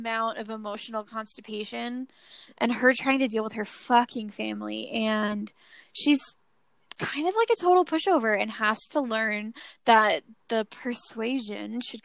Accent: United Kingdom; oh dear, we're British, that can't happen.

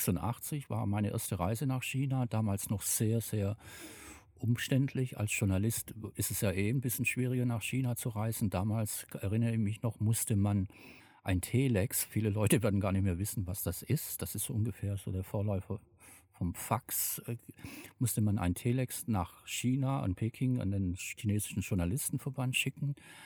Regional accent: Tübingen, Baden-Württemberg, Germany; now in Hamburg, Germany; habe studiert vorher in meiner Heimatstadt Tübingen Volkswirtschaftslehre

